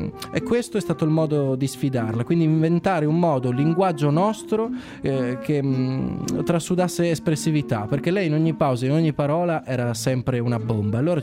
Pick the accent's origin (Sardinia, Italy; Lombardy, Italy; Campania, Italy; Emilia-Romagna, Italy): Sardinia, Italy; Serramanna; Io vengo da Serraman, veniamo da quella zona lì che un tempo era chiamata la piccola Parigi, diciamo, per gli interessi culturali, per tutte le cose che accadevano.